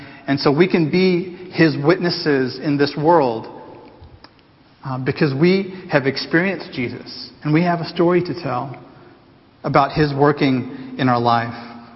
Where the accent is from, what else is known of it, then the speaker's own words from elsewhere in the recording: Houston, Texas, United States; Well, growing up in Houston, I remember, you know, the local ABC news station, their nightly news program was called Eyewitness News.